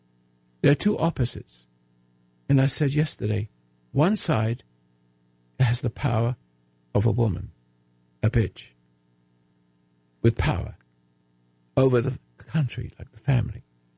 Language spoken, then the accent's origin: English; England, United Kingdom; I'm an Englishman. I'm an American. I love this country.